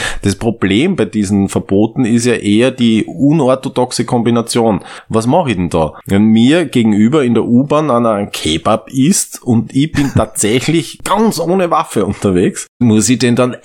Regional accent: Vienna, Austria; Ja eben, deshalb lehnen wir Wiener ja auch per se jegliche Feiertage strikt ab.

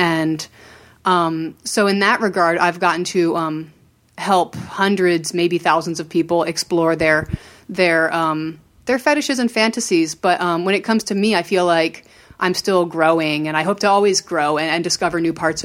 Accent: Vermont, United States; also born or lived in Maryland; So I grew up in Maryland until I was about 8, and then I moved to rural Vermont.

